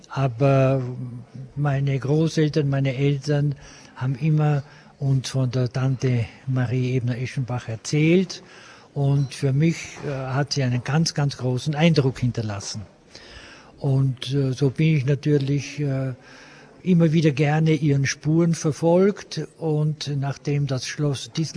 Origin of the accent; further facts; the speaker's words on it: Lešná, Zlín Region, Czechia; hat ja sehr, sehr viel auch bei uns in Löschna, in Mähren gelebt.